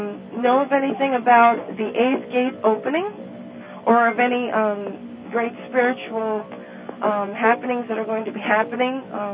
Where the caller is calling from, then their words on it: New York City, New York, United States; I'm calling from New York City.